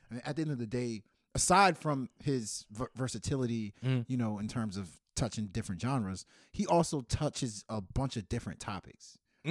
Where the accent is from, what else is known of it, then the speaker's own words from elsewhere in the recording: Nigeria; And then he's Nigerian. I'm Nigerian. Okay. I like hearing that Nigerian flavor.